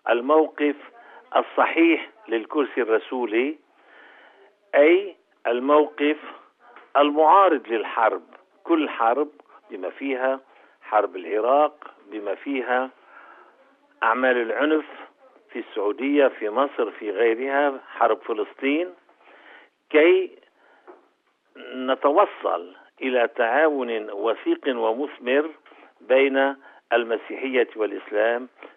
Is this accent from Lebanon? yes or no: yes; Lebanon; ولكن أعتقد أن رسالتي ومسؤوليتي كوني لبناني